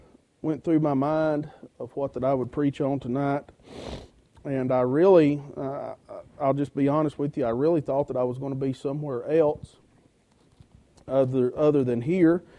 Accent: Georgia, United States; I grew up in Georgia, and football and everything in the Southeast is big. I'm a Georgia Bulldogs fan

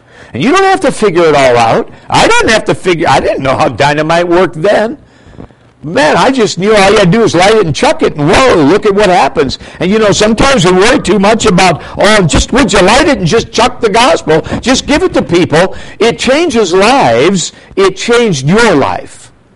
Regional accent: Minnesota, United States; when I grew up in Minnesota, every farmer had a crate of dynamite under his workbench.

